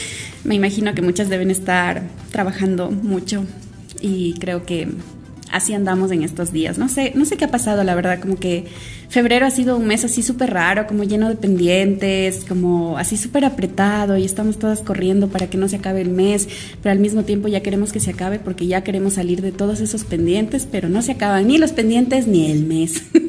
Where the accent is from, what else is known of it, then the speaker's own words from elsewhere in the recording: Loja, Ecuador; Para quienes no sepan, yo soy de Loja